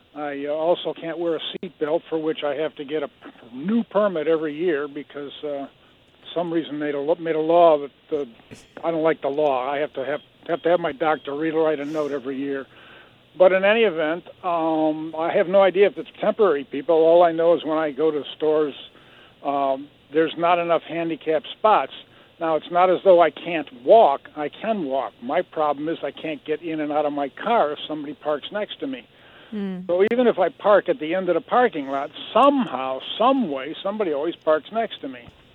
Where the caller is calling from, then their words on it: Bangor, Maine, United States; I live near Bangor.